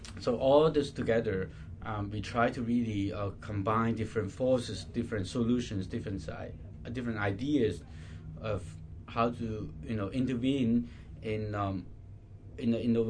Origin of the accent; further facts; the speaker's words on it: China; moved away as an adult; now in Europe; I'm coming from a background growing up in China and you know, from the 60s to the late 80s, I've been living through all this cultural revolution to opening, reform, opening to the world, and then moved to Europe in the early 90s.